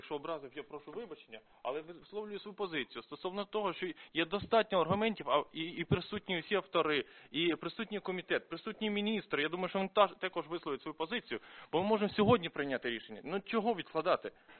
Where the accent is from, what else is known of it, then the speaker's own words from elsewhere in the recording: Odesa, Odesa Oblast, Ukraine; Ну я просто одесит мажоритарщик.